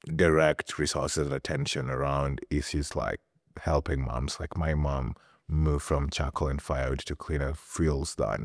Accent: Kenya; now in United States; Being a Kenyan, you never really think about race. Then I was in the US, now I have to think about race.

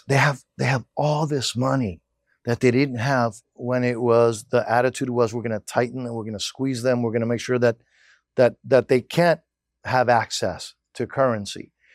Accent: United States; born there; and I was born in the United States, the two youngest ones.

